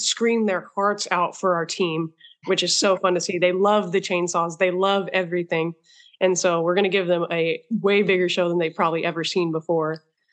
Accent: California, United States; I grew up going to ag shows. Mm-hmm. I'm from the Central Valley.

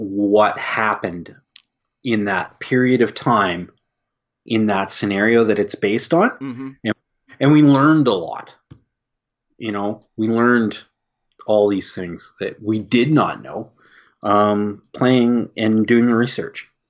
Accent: Canada; I'm Canadian, and we play a lot of World War II games.

